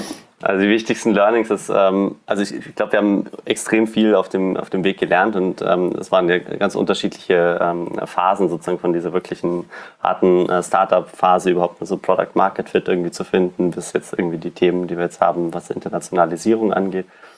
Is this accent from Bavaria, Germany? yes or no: yes; Bavaria, Germany; now in Berlin, Germany; Also ich bin im Allgäu aufgewachsen, also mitten in den Bergen